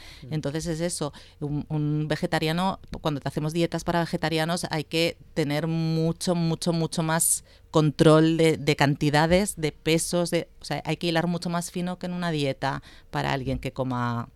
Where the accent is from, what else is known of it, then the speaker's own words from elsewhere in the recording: Spain; Claro, es que hay que tener en cuenta que además que somos españoles